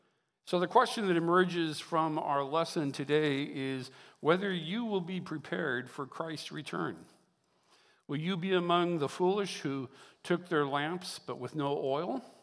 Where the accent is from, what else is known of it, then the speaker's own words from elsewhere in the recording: California, United States; I grew up in Southern California